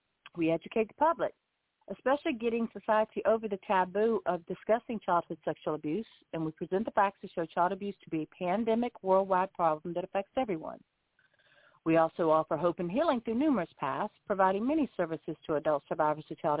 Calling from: Lighthouse Point, Florida, United States; I'm calling in from Lighthouse Point, Florida

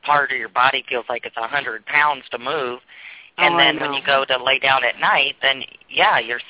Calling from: Iowa, United States; I'm calling from Iowa.

